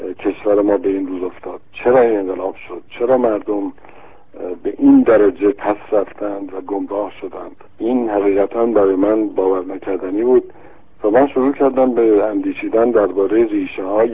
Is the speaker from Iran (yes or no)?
yes; Iran; moved away; با اینکه خوشحال نبودم که از ایران خارج میشدم، ایران دیگر جایی برای من نداشت.